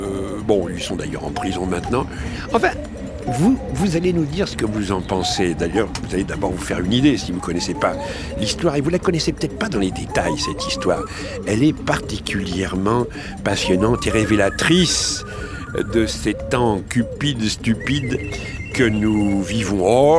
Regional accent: Le Thor, Provence-Alpes-Côte d'Azur, France; born there; Je suis né au Thor, il y a un certain nombre de décennies, on va dire comme ça. Et puis, j'ai pas mal navigué un petit peu dans toute la France pour les besoins du métier, quoi.

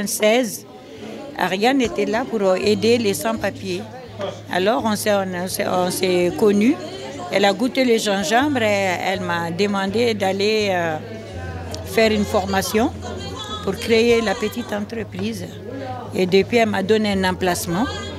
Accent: Mali; now in France; Oui, je suis malienne, je suis en France depuis 32 ans.

